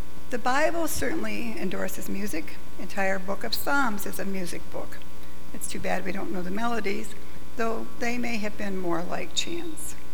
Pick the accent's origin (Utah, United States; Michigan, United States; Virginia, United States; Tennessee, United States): Michigan, United States; Kaleva; Because I am of Finnish heritage, I grew up in Kaliva over in Manistee County. My first years of school were there.